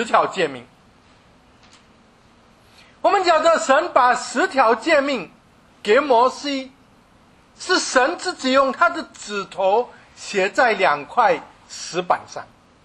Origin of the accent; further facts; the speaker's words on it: China; 我们中国人很注重孝道